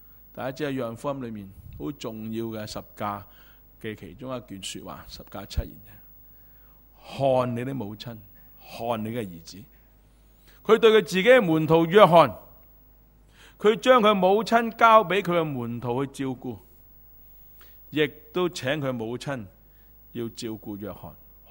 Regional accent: China; 我们中国人都会说啊，老不老以及人之老

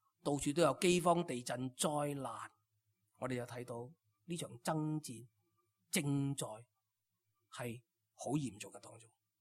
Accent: Hong Kong; 我哋香港人呢一个月里面咧，成日都有呢啲嘅新闻啊

